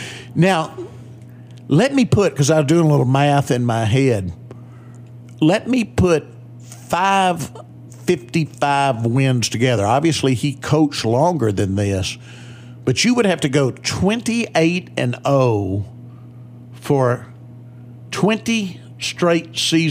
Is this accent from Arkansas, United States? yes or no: yes; Arkadelphia, Arkansas, United States; Bill Vining was one of my neighbors growing up in Arkadelphia